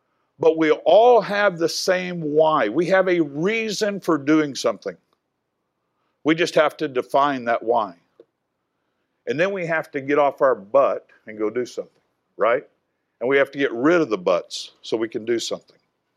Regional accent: San Antonio, Texas, United States; I'm from San Antonio, and I appreciate it.

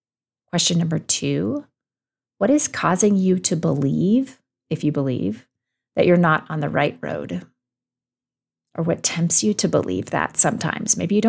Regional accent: California, United States; which is funny because I'm from California.

